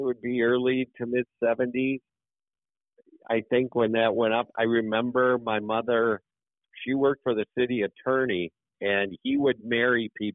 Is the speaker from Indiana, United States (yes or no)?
no; Hayward, Wisconsin, United States; Well, I loved growing up in Hayward.